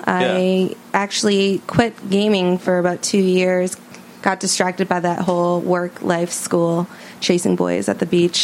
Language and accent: English; Minnesota, United States; for me, it was living and growing up in Minnesota, there's just not a lot of things that you can do, especially during the winter months.